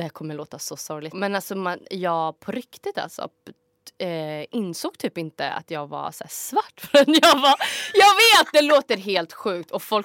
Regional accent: Skoghall, Värmland, Sweden; jag är från en liten ort som heter Skoghall. Utanför Karlstad, ungefär 7 kilometer. Bor typ 15 000 när jag växte upp i alla fall. Nu har det säkert blivit mer.

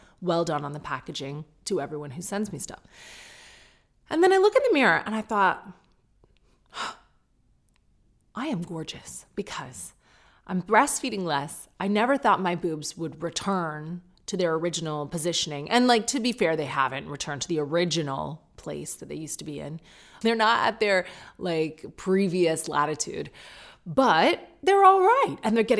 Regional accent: United Kingdom; I'm British a bit enough to just act like it didn't happen.

